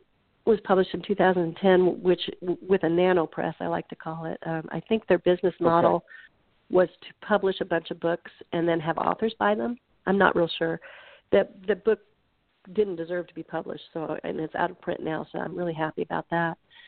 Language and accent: English; Nebraska, United States; And I'm not a conservationist because, you know, I'm from Nebraska.